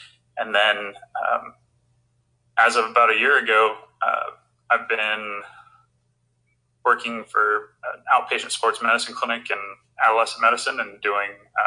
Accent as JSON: {"language": "English", "region": "Texas", "country": "United States", "said": "I'm originally from North Texas, kind of North Dallas area."}